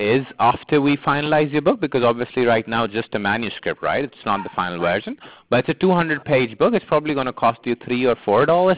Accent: United Kingdom; now in New York, United States; I'm originally from UK. My mom was from Lebanon. My dad was from UK, but I'm right now here in New York.

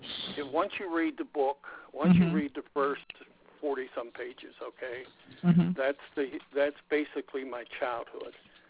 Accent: Johnstown, Pennsylvania, United States; now in State College, United States; I'm from Johnstown, Pennsylvania. I live up by State College, PA, right now.

